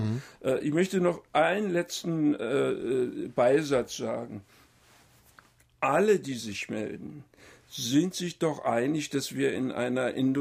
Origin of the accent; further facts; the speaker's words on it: Berlin, Germany; Ich als Berliner habe überall um mich herum die S-Bahn.